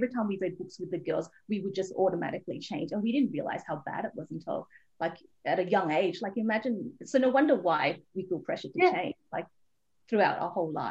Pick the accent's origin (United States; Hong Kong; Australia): Australia; I did start life out in a refugee camp. But I think some of the things that happened between like the refugee camp and growing up in Australia is, you know, quite different, and being poor and being a refugee